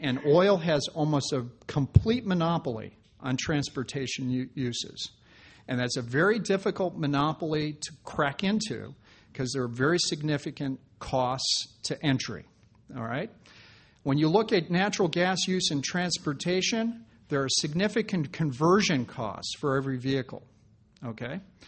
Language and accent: English; Wyoming, United States; since I am from Wyoming and we have the Powder River Basin, which has the enormous coal reserves in Wyoming